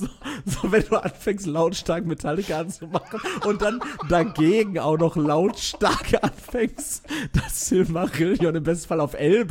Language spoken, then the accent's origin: German; Castrop-Rauxel, North Rhine-Westphalia, Germany; So, und so gab es auch eine in Castrop-Rauxel, also meiner Heimatstadt.